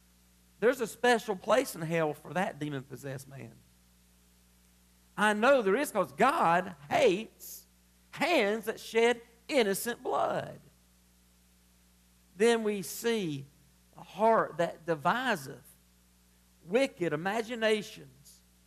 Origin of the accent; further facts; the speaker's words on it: United States; I'm an American, and I love America.